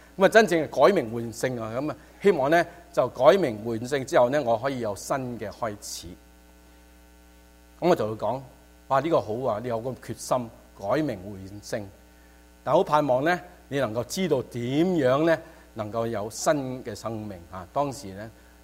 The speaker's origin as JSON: {"language": "Cantonese", "region": "Sabah", "country": "Malaysia", "tie": "born or raised there", "also_born_or_lived": "Hong Kong", "said": "我香港出世，跟住我爸爸去咗马来西亚啦，咁去咗沙巴呢个地方啊。咁沙巴咧嗰度咧就好多客家人嘅吓。"}